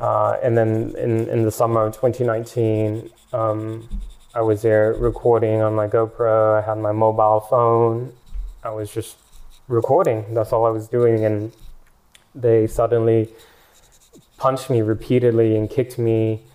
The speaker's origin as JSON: {"language": "English", "town": "Portland", "region": "Oregon", "country": "United States", "tie": "born or raised there", "moved": "as an adult", "said": "I didn't want to leave. I mean, this is, Portland is my hometown"}